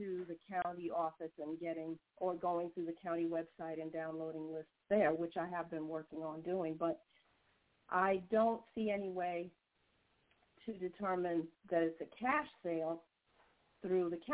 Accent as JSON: {"language": "English", "region": "Florida", "country": "United States", "said": "I'm from Florida, too."}